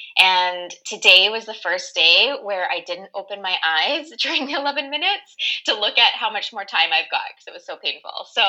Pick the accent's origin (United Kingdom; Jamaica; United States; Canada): Canada; Vancouver, British Columbia; also born or lived in Saskatoon, Canada; And we lived there for about 5 years, and then we moved to Vancouver. So as much as I can remember, I, you know, have grown up and lived in and around the Vancouver area.